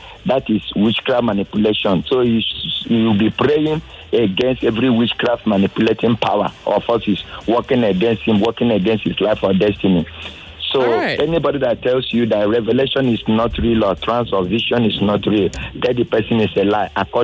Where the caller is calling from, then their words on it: Amuwo, Lagos, Nigeria; I'm calling from Amuwo.